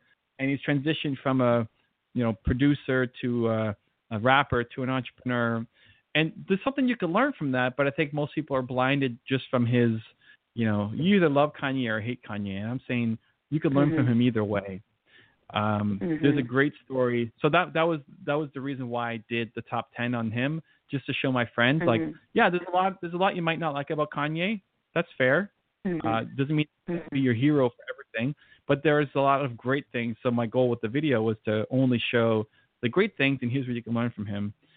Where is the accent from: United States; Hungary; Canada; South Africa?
Canada; so I'm a Canadian, so I don't have a side on either way.